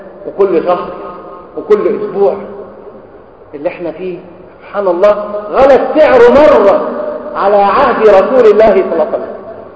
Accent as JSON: {"language": "Arabic", "country": "Egypt", "said": "وطبعا عندنا في مصر حدث ولا حرج عن فيروس سي"}